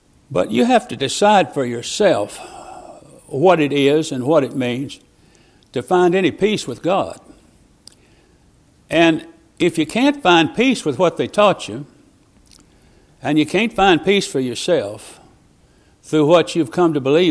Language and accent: English; Augusta, Arkansas, United States; Well, I was born in Augusta, Arkansas. I've lived all my life in this state, except when I was whisked all over the surface of the earth.